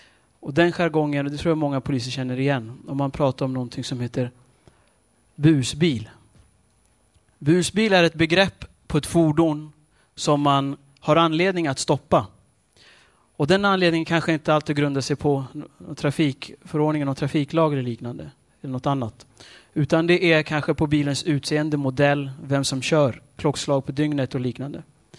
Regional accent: Stockholm, Stockholm County, Sweden; Jag är uppvuxen i Husby.

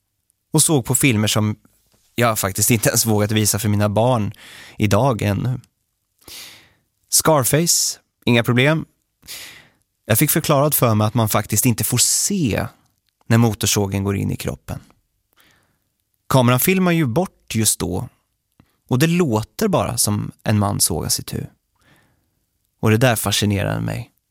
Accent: Linköping, Östergötland, Sweden; Jag är från Linköping. Jag är i huvudsak uppvuxen med min mamma Siv och min storebror Sebastian.

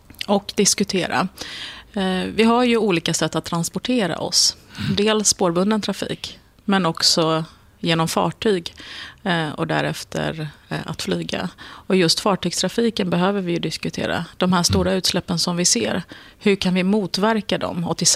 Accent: Sweden; Det som gör mig stolt som svensk när jag åker utomlands på somrarna, jag har kusiner till exempel i USA, det är att veta att i Sverige, det handlar inte om vilken försäkring man har.

